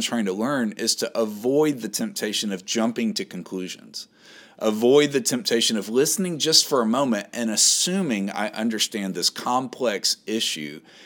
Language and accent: English; the South, United States; Even though I grew up in the South and I've lived in states that were pivotal in the civil rights movement